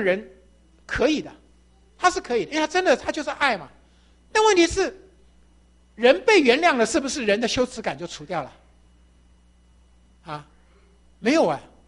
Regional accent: Taiwan; 我们中国人有人写两个，有人写三个，但事实上我们台湾只写两个火哈

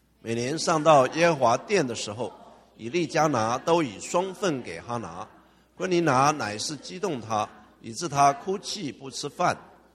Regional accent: China; 尤其是我们东方人，我们中国人，我们常常讲说眼泪往肚子里流

